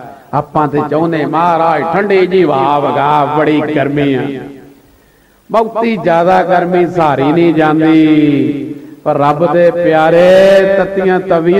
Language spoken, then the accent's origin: Punjabi; Punjab, India; also born or lived in Doaba; ਮੈਂ ਜੰਮਿਆ ਦੁਆਬੇ ਚ, ਪਲਿਆ ਮਾਝੇ ਚ, ਦੁਬਾਰਾ ਫਿਰ ਦੁਆਬੇ ਚ, ਤੇ ਹੁਣ ਫਿਰ ਮਾਝੇ ਚ, ਬਹੁਤ ਸਮਾਂ ਦੁਆਬੇ ਚ ਬੀਤਿਆ